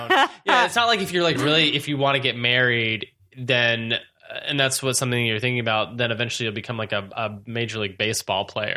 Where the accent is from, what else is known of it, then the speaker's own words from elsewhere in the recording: Long Beach, California, United States; Well, I was from Long Beach.